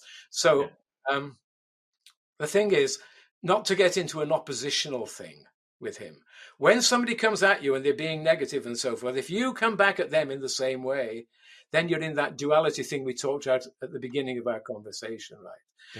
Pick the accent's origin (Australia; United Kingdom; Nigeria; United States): United Kingdom; England; I'm originally English, in case you haven't noticed.